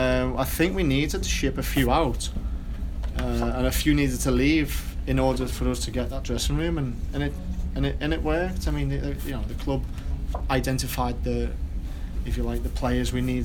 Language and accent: English; Wigan, North West England, United Kingdom; because I come from Wigan, where it was really a working class club.